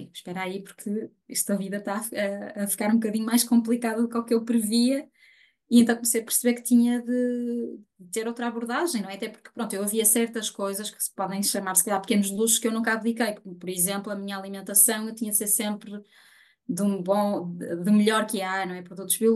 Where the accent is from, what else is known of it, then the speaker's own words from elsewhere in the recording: Porto, Portugal; eu sou do Porto, e moro no centro do Porto